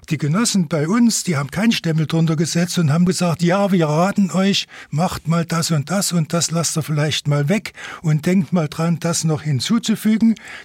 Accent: Limbach, Saxony, Germany; Und dann wurde der Verkehr bei uns in Limbach an der Hohensteiner Straße vorbeigeführt. Und da setzten wir uns oder hockten uns vor die Fenster

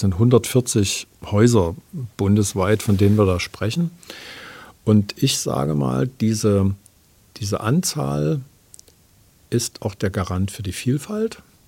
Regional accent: Dresden, Saxony, Germany; born there; Also ich war ja in Dresden und ich bin auch in Dresden geboren.

